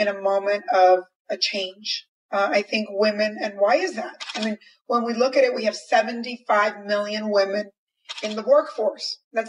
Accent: Teaneck, New Jersey, United States; also born or lived in New York / Latin America; now in Los Angeles, United States; I grew up in Teaneck, New Jersey. And then when I became an adult, moved to New York

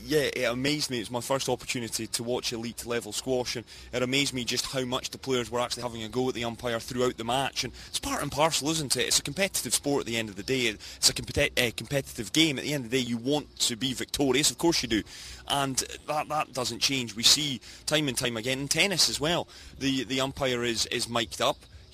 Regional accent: Scotland, United Kingdom; I am Scottish at the end of the day

